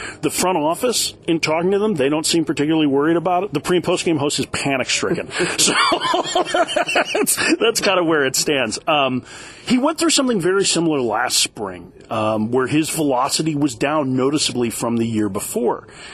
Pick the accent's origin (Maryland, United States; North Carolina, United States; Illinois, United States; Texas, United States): Illinois, United States; Chicago; now in Arizona, United States; I'm a Midwesterner. I'm from Chicago originally, and we all end up in Arizona anyway